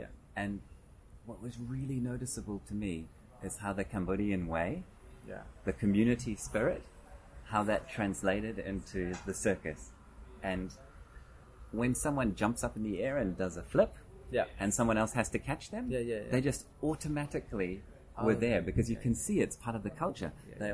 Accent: New Zealand; I come from New Zealand

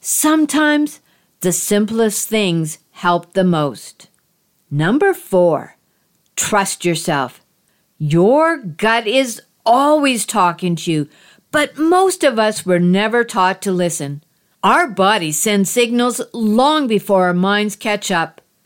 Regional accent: Canada; I'm Canadian.

